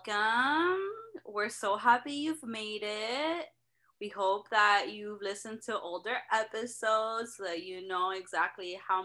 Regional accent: Florida, United States; And like, if anything, we're from Florida, so you know it's going to be a good time.

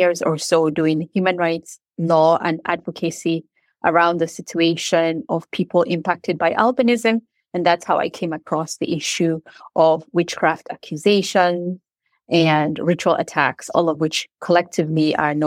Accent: Nigeria; I myself, I'm a Nigerian, so I'm an African woman, but I have albinism.

